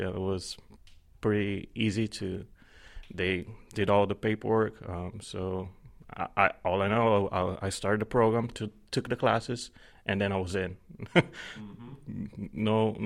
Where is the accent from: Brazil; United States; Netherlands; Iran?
Brazil; born there; English is a second language; moved away as an adult; I was born in Brazil. I moved when I was 19. I'm almost 31 now.